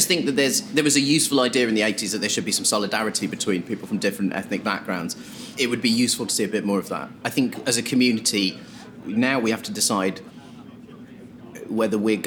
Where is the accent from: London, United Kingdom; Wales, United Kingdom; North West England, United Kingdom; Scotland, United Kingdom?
London, United Kingdom; Croydon; I grew up in Croydon